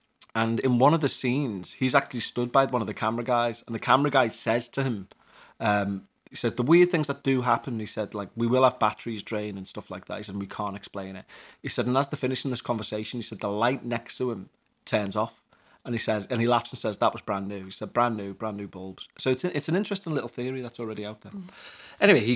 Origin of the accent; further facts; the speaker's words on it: Montreal, Quebec, Canada; I'm from Montreal, Canada. My great-grandfather was actually born in Liverpool.